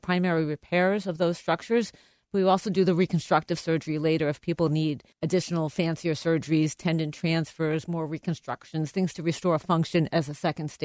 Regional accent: Long Island, New York, United States; I'm born and bred New Yorker. I grew up on Long Island, and I disappeared for 4 years to go to college at Harvard. And then I came back to New York

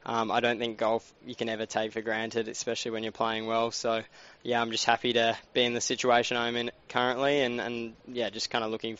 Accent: Perth, Western Australia, Australia; Yeah, just a Perth boy. I've lived in Perth my whole life.

